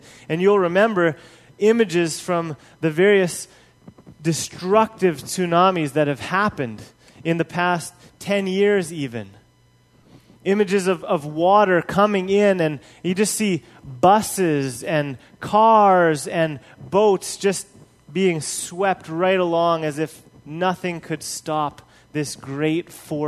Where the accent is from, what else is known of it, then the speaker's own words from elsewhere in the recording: Papua New Guinea; Growing up in Papua New Guinea, it's just all the time earthquakes.